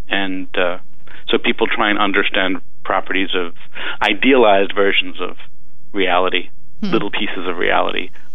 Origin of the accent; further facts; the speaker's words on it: Long Island, New York, United States; also born or lived in Madison; Not the city, no, from Long Island.